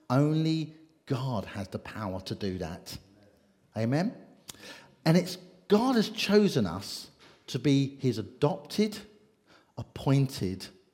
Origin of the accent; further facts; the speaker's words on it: Bracknell, South East England, United Kingdom; But as a teenager, growing up in Bracknell particularly, I was quite rebellious.